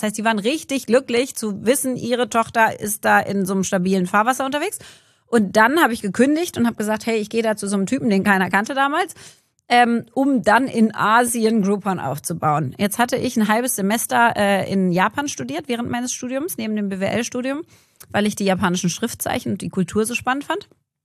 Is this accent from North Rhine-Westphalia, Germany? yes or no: no; Berlin, Germany; Nach Berlin zurückgekommen in meine Heimatstadt